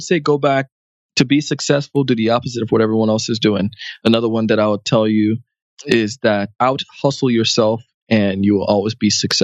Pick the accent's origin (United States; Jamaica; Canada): Jamaica; I ran track. Being Jamaican, we run.